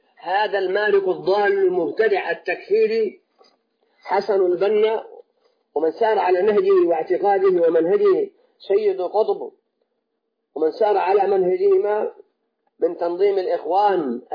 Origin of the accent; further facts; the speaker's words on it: Saudi Arabia; نحن في هذه البلد المبارك، نحن في بلدنا المملكة العربية السعودية